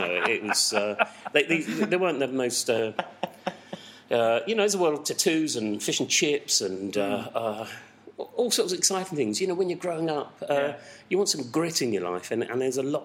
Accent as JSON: {"language": "English", "town": "Southend-on-Sea", "region": "East of England", "country": "United Kingdom", "tie": "born or raised there", "said": "my dad and my granddad supported Chelsea, even though I grew up in Southend."}